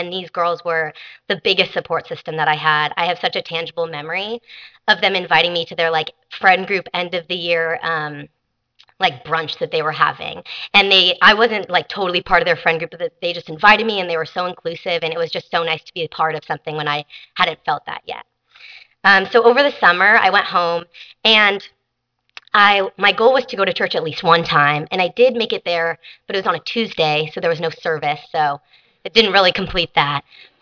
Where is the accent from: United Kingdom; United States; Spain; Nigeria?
United States; Berkeley, California; I'm from Berkeley, and I didn't realize that was a weird place to be from until I came to Cal Poly.